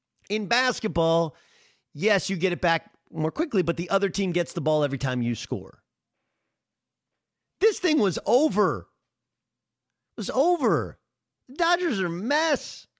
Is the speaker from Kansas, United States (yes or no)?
no; California, United States; And look, I grew up in Southern California. I've always been more of an Angel fan.